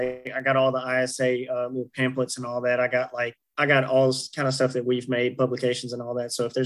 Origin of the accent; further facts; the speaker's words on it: Mississippi, United States; I'm originally from Mississippi, and I just moved to Georgia 3 years ago after college